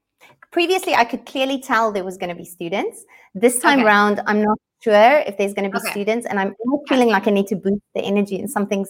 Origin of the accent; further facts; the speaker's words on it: South Africa; But because I'm South African, I also target the African countries.